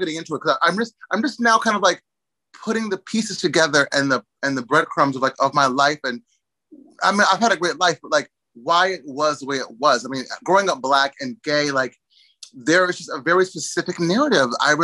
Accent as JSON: {"language": "English", "town": "Boston", "region": "Massachusetts", "country": "United States", "tie": "born or raised there", "said": "growing up in Boston and going to Boston, like, yeah, with white was like in the 1990s."}